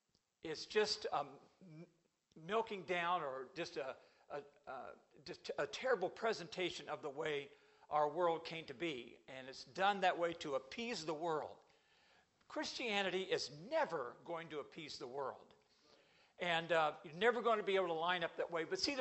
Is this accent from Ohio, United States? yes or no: yes; Washington Court House, Ohio, United States; As I mentioned, I come from Central Ohio, a little town called Washington Courthouse. It's just south of Columbus on the way to Cincinnati, and a town of about 16,000 people. It's an agricultural county.